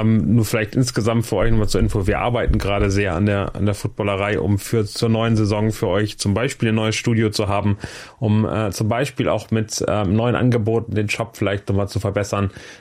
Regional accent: Hamburg, Germany; für mich als St. Pauli-Fan war das als Hamburger sehr emotional

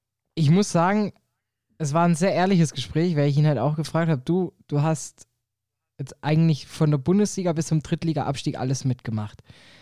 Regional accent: Stuttgart, Baden-Württemberg, Germany; accent: Swabian; Ich als Stuttgarter drücke natürlich den Kaiserslauterern weiter in die Daumen.

